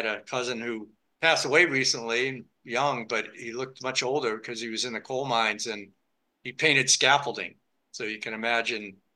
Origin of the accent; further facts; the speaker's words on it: Pennsylvania, United States; also born or lived in New England / Vermont / Southern California; But I grew up in Western Pennsylvania, coal mining town, then moved to New England.